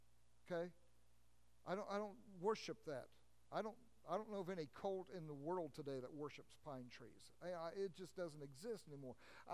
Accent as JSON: {"language": "English", "country": "United States", "said": "I am of German descent, but I don't celebrate German holidays because I'm an American."}